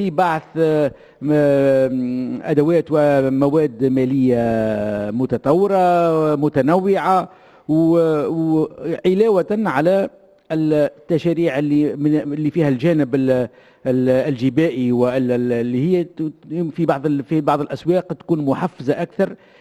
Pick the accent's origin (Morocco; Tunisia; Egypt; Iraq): Tunisia; للمزايا اللي عندنا في تونس